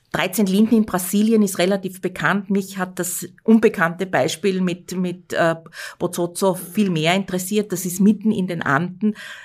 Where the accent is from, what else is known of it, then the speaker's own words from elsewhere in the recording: Styria, Austria; ich lebe jetzt schon ewig in Wien, aber ich werde trotzdem ewig Steirerin bleiben. Also wenn mich jemand fragt, woher komme ich, dann sage ich natürlich, ich komme aus der Steiermark